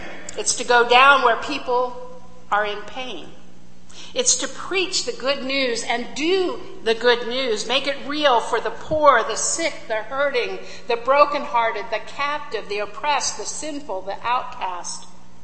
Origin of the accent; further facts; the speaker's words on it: Harrisburg, Pennsylvania, United States; I grew up in the Harrisburg, Pennsylvania area, and back in 2005, I was had started as chaplain at Schuyler Hospital and Seneca View Skilled Nursing Facility